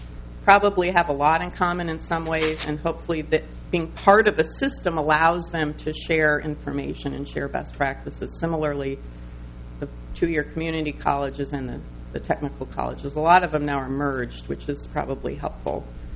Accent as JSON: {"language": "English", "town": "Rochester", "region": "Minnesota", "country": "United States", "tie": "born or raised there", "said": "For example, I grew up near Rochester"}